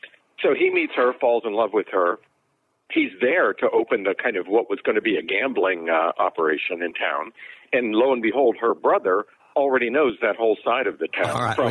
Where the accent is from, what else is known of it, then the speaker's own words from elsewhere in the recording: Pennsylvania, United States; growing up in the sort of prohibition and then gambling world in my hometown in Western Pennsylvania.